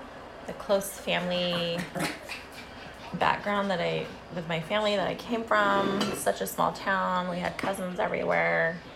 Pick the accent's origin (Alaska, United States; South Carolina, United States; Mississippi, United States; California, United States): California, United States; Corning; I grew up in Corning, California. It's a very small town, maybe 5,000 people.